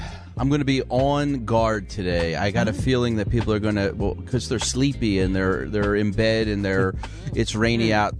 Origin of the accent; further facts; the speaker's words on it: Philadelphia, Pennsylvania, United States; We grew up in Philly. You know, we were strong then. Strong in Philly.